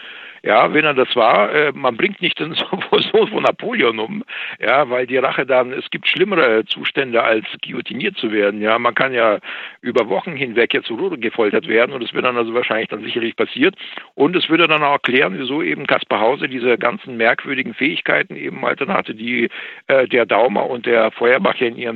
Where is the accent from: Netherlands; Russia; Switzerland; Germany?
Russia; Ich hatte es ja auch mal erwähnt, also bei uns in Russland ist es ja noch ganz ähnlich.